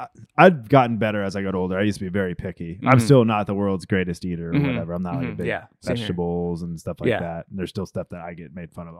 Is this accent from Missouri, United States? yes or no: no; Kansas, United States; And I'm from Kansas, so it's okay to not like fish.